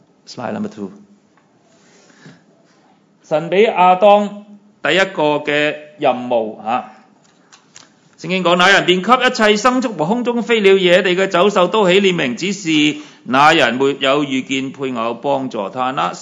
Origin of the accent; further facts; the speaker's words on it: Guangdong, China; 不能好似我哋广东人所说嘅年晚煎堆，做咩啊？人有我有。